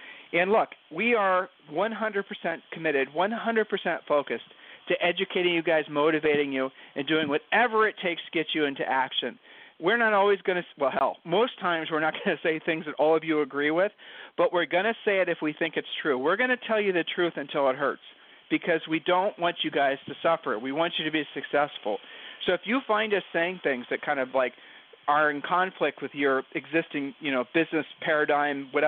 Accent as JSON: {"language": "English", "region": "Ohio", "country": "United States", "said": "from Ohio."}